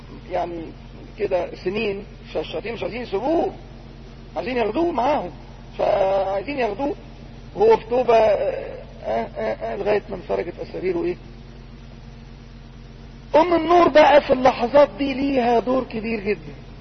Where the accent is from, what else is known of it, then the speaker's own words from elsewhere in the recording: Upper Egypt, Egypt; في مثل عندنا في الصعيد يقول لك الميه السخنه ولا العطش